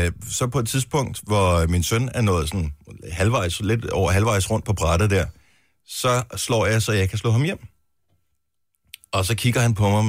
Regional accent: Region of Southern Denmark, Denmark; nu er jeg jo Fynbo.

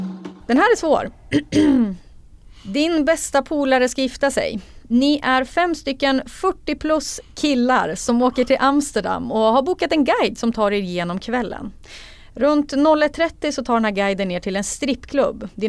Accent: Sundsvall, Västernorrland County, Sweden; jag är från Sundsvall.

